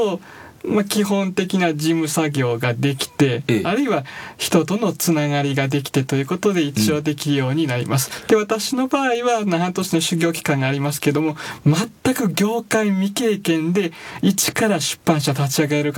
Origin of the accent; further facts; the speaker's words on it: Kansai, Japan; also born or lived in Fukui; now in Hamamatsu, Japan; もともと福井県で生まれまして、はい、長く関西で育ちました。